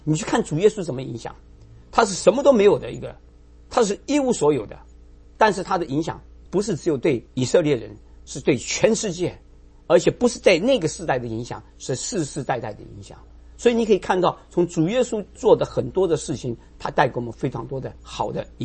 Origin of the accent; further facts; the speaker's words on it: China; 因为我们中国人趋向于保守